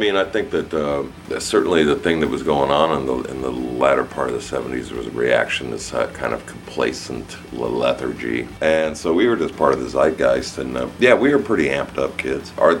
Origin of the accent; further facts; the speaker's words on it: Downey, California, United States; The other thing that I grew up with was surf music. Instrumental surf music. My hometown of Downey, California was big.